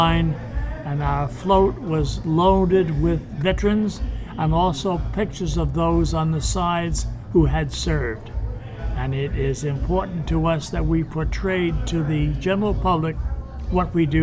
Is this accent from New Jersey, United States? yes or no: yes; New Jersey, United States; I'm a transplant from New Jersey.